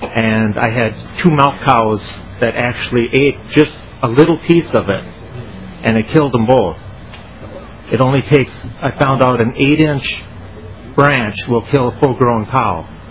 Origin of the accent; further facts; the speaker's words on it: Altura, Minnesota, United States; I'm from Altura, Minnesota.